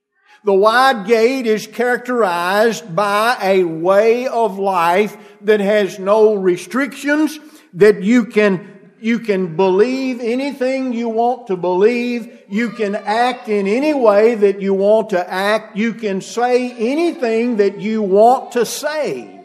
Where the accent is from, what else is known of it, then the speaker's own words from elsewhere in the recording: United States; and I say we, referring to us in general as American people, we've convinced ourselves